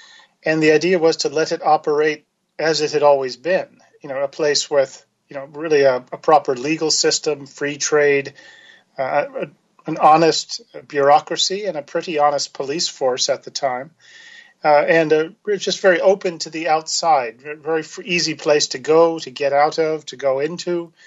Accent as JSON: {"language": "English", "region": "Virginia", "country": "United States", "said": "I had to throw that in because I'm from Virginia."}